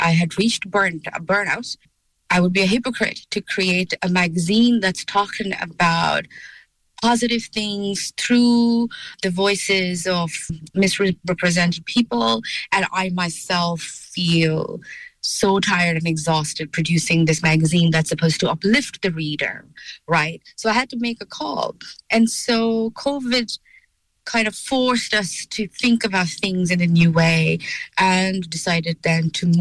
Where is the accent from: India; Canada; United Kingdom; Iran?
India; moved away as an adult; now in Cork, Ireland; I grew up in India and I've made Cork my home since 2012.